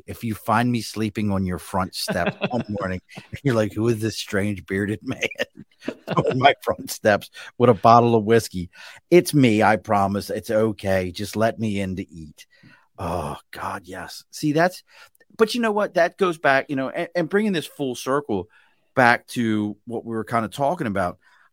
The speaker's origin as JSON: {"language": "English", "town": "Baltimore", "region": "Maryland", "country": "United States", "tie": "born or raised there", "said": "See, I am a fish person, and we grew up in Baltimore."}